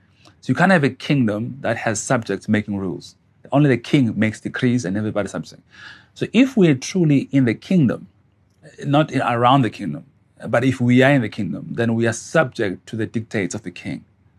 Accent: Gqeberha, Eastern Cape, South Africa; I hail from Eqebega, formerly known as Port Elizabeth. I married with two children. Son is 12. My daughter is 9. I'm a minister of the gospel

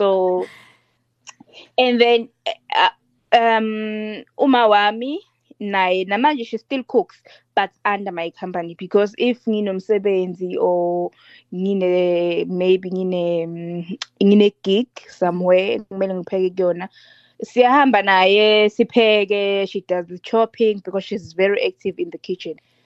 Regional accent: Mbangeni, Mpumalanga, South Africa; but for now, I was only operating around Mbangeni, which is my hometown. But however, beginning of May, I'll be located in Durban.

